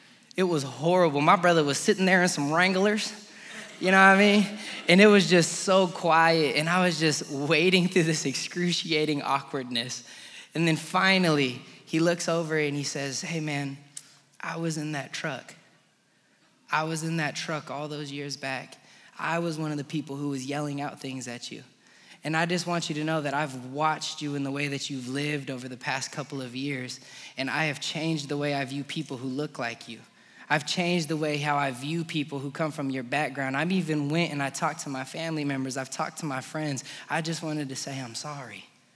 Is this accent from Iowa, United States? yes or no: no; Colorado Springs, Colorado, United States; moved away as an adult; So I'm from Colorado Springs originally, and I went out to college in the middle of a nowhere town in western Kansas.